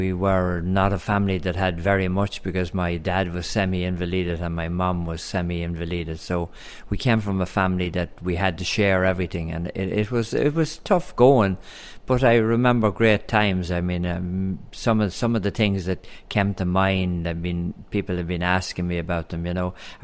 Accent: Leinster, Ireland; I'm a country fella. So, I mean, my biggest thing, I suppose, is the fact that I'm from Louth. I'm from the wee county. And overall, when you say it, and I mean, anybody listens to me in the world will know exactly I'm Irish.

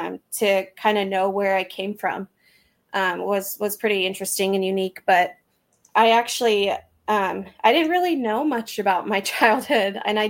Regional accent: Fresno, California, United States; also born or lived in San Diego; now in Visalia, United States; I will be 35 next month. I'm originally from San Diego. I grew up in Fresno and now reside in Visalia, California with my family.

